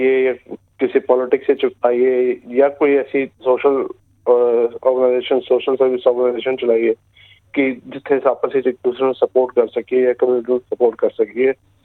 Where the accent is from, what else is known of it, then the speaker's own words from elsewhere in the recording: New Delhi, Delhi, India; also born or lived in New South Wales; now in Perth, Australia; ਜੀ ਮੈਂ ਭਾਰਤ ਨਵੀਂ ਦਿੱਲੀ ਤੋਂ ਆਇਆ ਇੱਥੇ